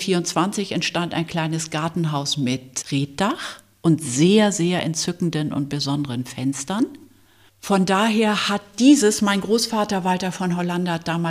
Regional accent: Hamburg, Germany; Ich bin in Hamburg aufgewachsen und zur Schule gegangen. Ich bin sowieso zwischen Hamburg und diesem Ort aufgewachsen. Es ist nur eine halbe Autostunde und ich kenne Stadt- und Landleben, aber ich bin in Hamburg zur Schule gegangen

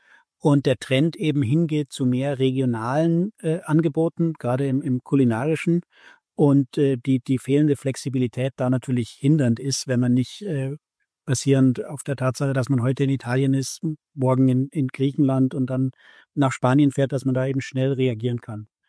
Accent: Bavaria, Germany; Also ich komme ursprünglich auch aus der Hotellerie, Gastronomie in Deutschland. Bin in Südost-Oberbayern aufgewachsen. Das ist ja eine sehr touristische Gegend.

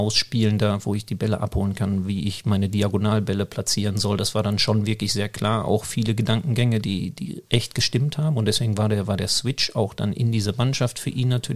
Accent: Herne, North Rhine-Westphalia, Germany; dementsprechend habe ich in meiner Heimatstadt die ersten Trainingseinheiten gemacht

